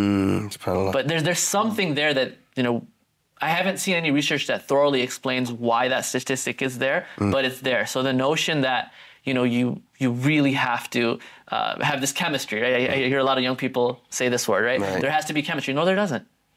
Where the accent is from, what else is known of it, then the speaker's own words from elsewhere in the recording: Pakistan; I'm from Pakistan.